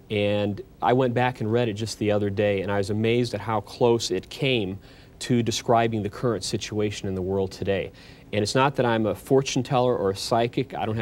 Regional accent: United States; Well, obviously, I'm an American here in the United States.

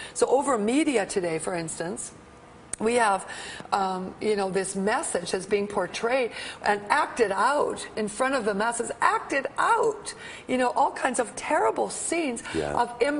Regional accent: Canada; the place that I grew up in Canada, which was a number of years ago, 50 years ago or so, there was a sense of safety

